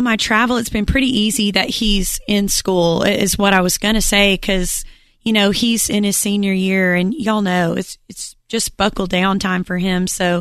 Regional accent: Muscle Shoals, Alabama, United States; We're getting married down in Muscle Shoals, my hometown down in Alabama, and getting married in August.

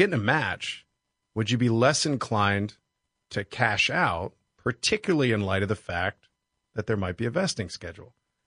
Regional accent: Pittsburgh, Pennsylvania, United States; I grew up in Pittsburgh, Pennsylvania.

